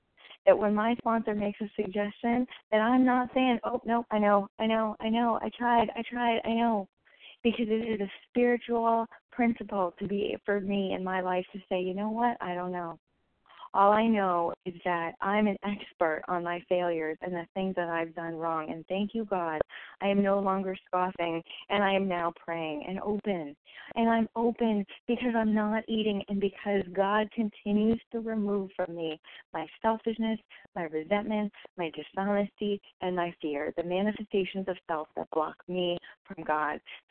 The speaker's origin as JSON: {"language": "English", "town": "Boston", "region": "Massachusetts", "country": "United States", "said": "from Boston."}